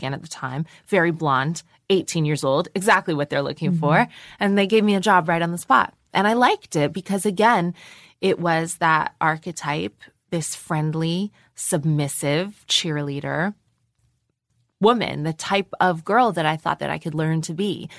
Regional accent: Ireland; I get super upset if I'm hot because I'm terribly Irish, skinned, almost ginger.

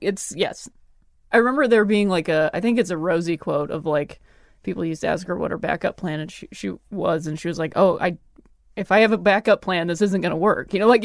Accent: Midwest, United States; I'm from the Midwest, so my fear of failure is constant.

